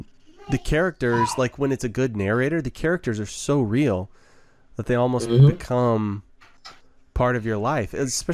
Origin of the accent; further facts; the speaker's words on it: Hewitt, Texas, United States; now in College Station, United States; So I grew up in Waco. I actually grew up in Hewitt, just south of Waco.